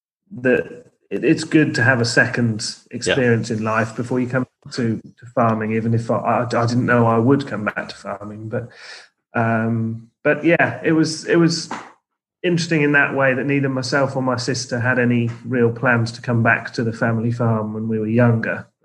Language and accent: English; East Midlands, United Kingdom; So I'm from the Fens, so the low-lying part of Lincolnshire, not the wolds and the rolling hills that maybe most people think of. So it's all a sort of human-drained area, if you like, but with its own uniqueness